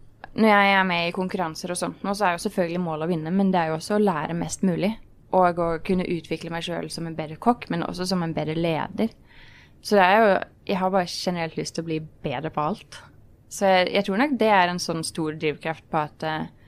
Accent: Oslo, Norway; jeg kommer fra Oslo, fra Ekeberg. Vokste opp I en veldig vanlig familie, holdt jeg på å si. Jeg har 4 yngre søsken

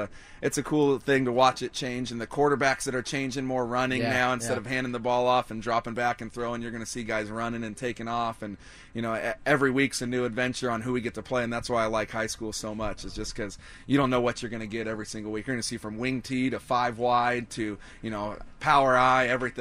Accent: San Diego, California, United States; So I grew up in San Diego

